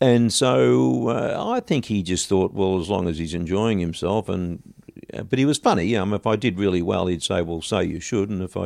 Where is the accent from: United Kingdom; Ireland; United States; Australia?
Australia; because she was living in London and we're from Australia